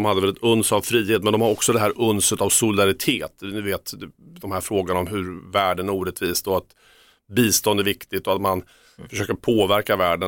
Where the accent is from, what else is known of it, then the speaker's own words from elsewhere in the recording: Örebro, Örebro County, Sweden; Jag är från Örebro